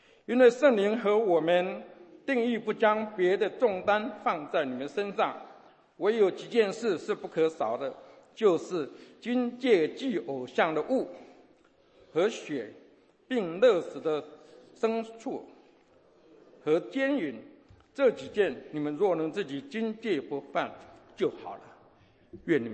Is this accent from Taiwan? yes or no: yes; Taiwan; first language Taiwanese Hokkien; Chinese is a second language; now in United States; 我从小在台湾的家庭长大，在台湾的长老教会长大，我的祷告用台语，我读圣经用台语，我唱诗歌用台语。我来到美国才开始，